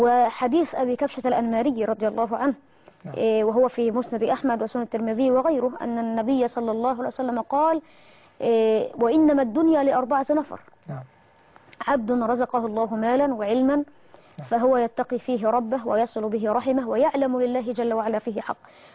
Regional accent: Kafr El Sheikh Governorate, Egypt; عندنا في كفر الشيخ

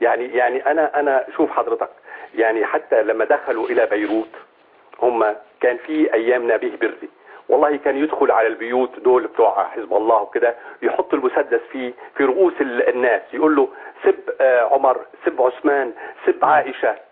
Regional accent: Hama, Hama Governorate, Syria; كنت أنا يعني من أهل حماة

